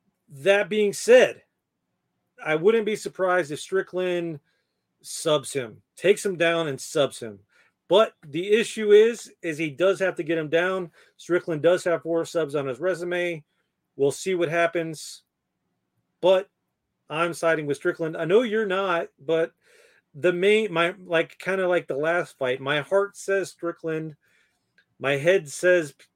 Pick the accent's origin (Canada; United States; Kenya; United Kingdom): Canada; I'm Canadian.